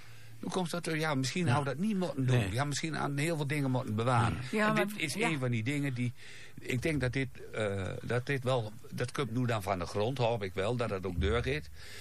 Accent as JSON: {"language": "Dutch", "town": "Apeldoorn", "region": "Gelderland", "country": "Netherlands", "said": "Ik zeg, ik kom uit Apeldoorn."}